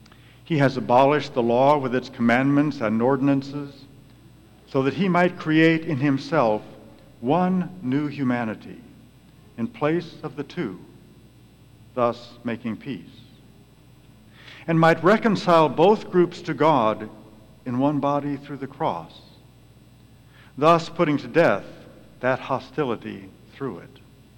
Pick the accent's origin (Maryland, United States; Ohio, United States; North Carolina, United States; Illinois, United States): Illinois, United States; Carlinville; Growing up in Carlinville, which is a farm town in downstate Illinois, my family attended the local Presbyterian church.